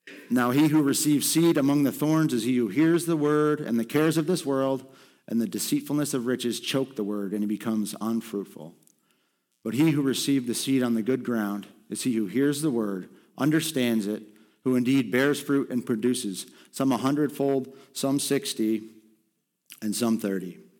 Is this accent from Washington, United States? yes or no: no; Stephentown, New York, United States; I grew up in Steventown, New York. That's about 45, 50 minutes away from here.